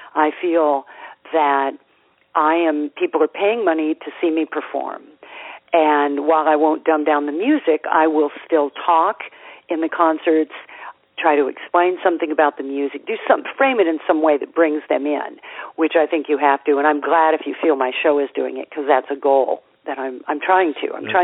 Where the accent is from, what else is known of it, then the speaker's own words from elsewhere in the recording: California, United States; now in New York, United States; because I grew up in California and then came back to New York.